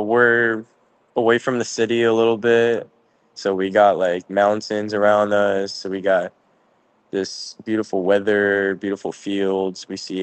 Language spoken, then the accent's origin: English; United States; I had lots of coaches watching me since I'm American, and it's like something they rarely get.